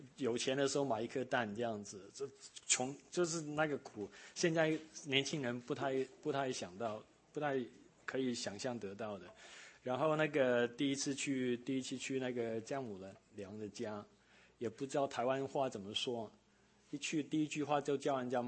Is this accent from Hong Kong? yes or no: yes; Hong Kong; moved away as an adult; also born or lived in Taiwan; now in United States; 我是在香港出生的，香港出生，在那边住了18年，然后我去台湾读书